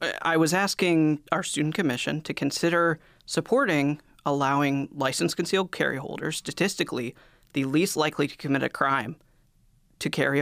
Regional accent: Ohio, United States; also born or lived in Alma, Michigan; Well, I was born in Alma, and then I grew up a lot in Ohio.

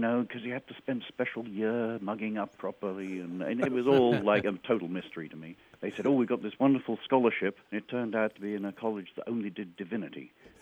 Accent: Birmingham, West Midlands, United Kingdom; You can tell from my accent I grew up in England, but you can't tell is I grew up in Birmingham, England, which has a very distinctive accent of its own.

